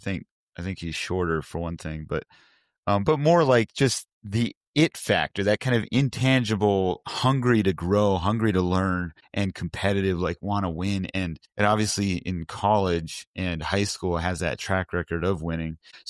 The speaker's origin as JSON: {"language": "English", "region": "Minnesota", "country": "United States", "tie": "born or raised there", "said": "Grew up in northern Minnesota."}